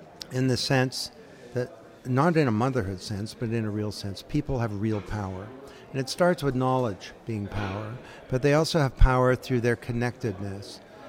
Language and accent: English; Canada; I'm from Canada.